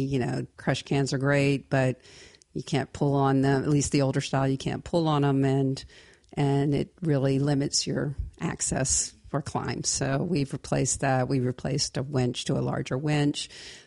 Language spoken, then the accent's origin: English; East Coast, United States; also born or lived in Florida; Well, you're from the East Coast and I'm from the East Coast. So lived in Florida for a while